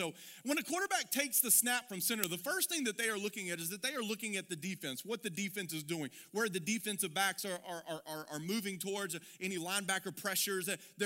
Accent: Louisiana, United States; And I said, "No, I'm from Louisiana."

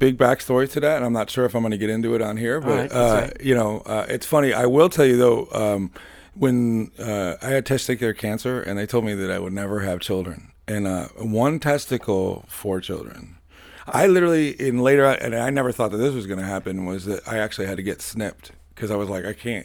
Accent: New York, United States; I'm growing up in New York.

